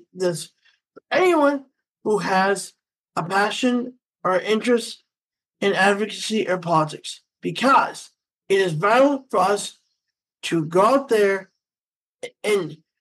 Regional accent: Cleveland, Ohio, United States; I'm from the Cleveland area.

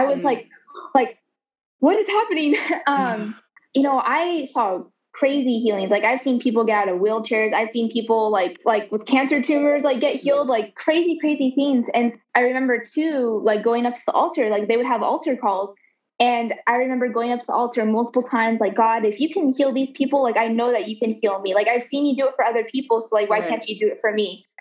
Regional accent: the South, United States; I grew up in a Christian household, but I grew up mostly in like the South. And so down there is kind of like the Bible Belt.

